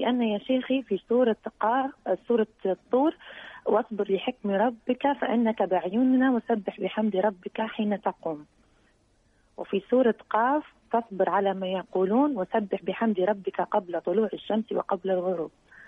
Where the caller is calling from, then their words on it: Libya; لأنها متأخرة جدا عندنا في ليبيا